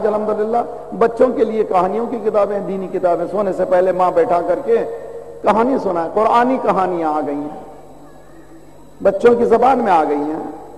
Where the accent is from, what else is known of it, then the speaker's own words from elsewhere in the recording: South India, India; آپ کو معلوم ہے ساؤتھ انڈیا میں جہاں سے میں ہوں وہاں پر بھی شیعہ حکومت رہی ہے.